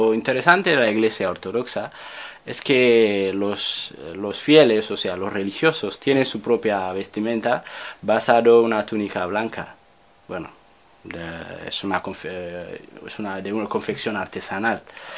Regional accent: Cuba; Y yo al menos nací, y aunque crecí prácticamente en la Cuba revolucionaria, de la que me orgullosco mucho

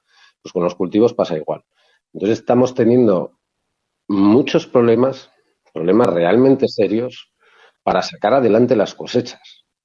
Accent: Vitoria, Basque Country, Spain; yo nací en Vitoria, y yo en Vitoria cuando era pequeño... las nevadas eran tremendas.

